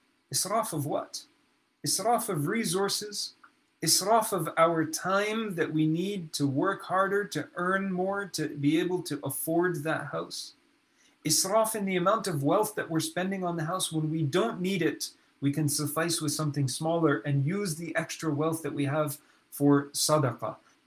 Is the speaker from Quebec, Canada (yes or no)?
yes; Montreal, Quebec, Canada; I'm from Montreal. We used to make fun of people in Toronto and say, houses in Toronto, they're built very close.